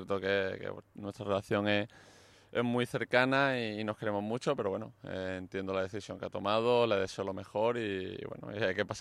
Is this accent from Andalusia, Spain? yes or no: yes; Málaga, Andalusia, Spain; Sí, me gusta como malagueño, creo que es una celebración muy, muy especial para nosotros.